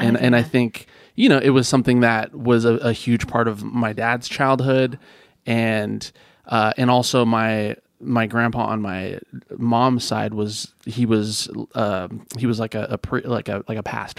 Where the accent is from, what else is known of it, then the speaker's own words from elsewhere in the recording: Healdsburg, California, United States; also born or lived in Fresno; Yeah, I grew up in Healdsburg.